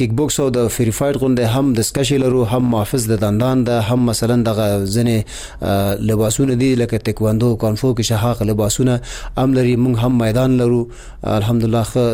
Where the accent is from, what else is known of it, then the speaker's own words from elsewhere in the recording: Afghanistan; مونږ افغانان یو